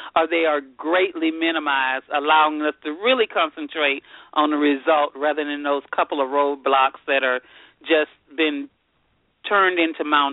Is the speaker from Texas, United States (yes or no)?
yes; Houston, Texas, United States; also born or lived in Louisiana; I am from Houston, Texas. I reside in Houston, Texas, originally born in Louisiana